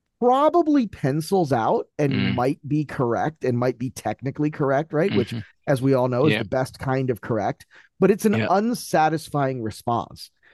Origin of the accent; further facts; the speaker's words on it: Miami, Florida, United States; when I was a young kid, I grew up in Miami, so we were around boats all the time.